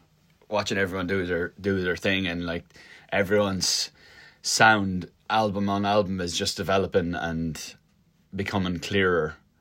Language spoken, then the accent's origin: English; Ireland; I feel like I'm crazy Irish, like when I listen to myself back in interviews and I'm like, oh my god.